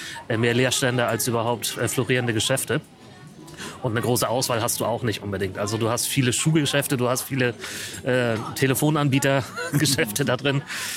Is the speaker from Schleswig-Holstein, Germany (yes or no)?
yes; Eckernförde, Schleswig-Holstein, Germany; Ich bin tatsächlich in Eckernförde geboren und auch hier im Umland aufgewachsen, genau.